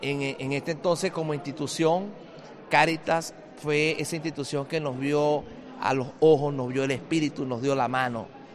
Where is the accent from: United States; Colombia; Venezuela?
Venezuela; moved away as an adult; now in Spain; Y bueno, como un venezolano acostumbrado a una cultura, llego a otra cultura, pero una cultura genial acá. Realmente en Galicia nos han tratado de una manera maravillosa.